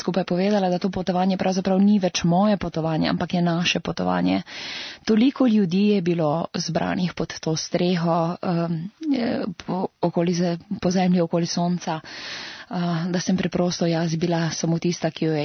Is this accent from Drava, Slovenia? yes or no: yes; Ptuj, Drava, Slovenia; od takrat, ko se zavedam, da sem Ptujčanka